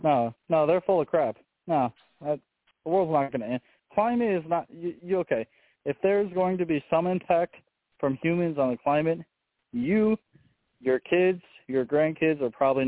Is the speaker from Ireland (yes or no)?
yes; Ireland; I'm Irish. So humor wins.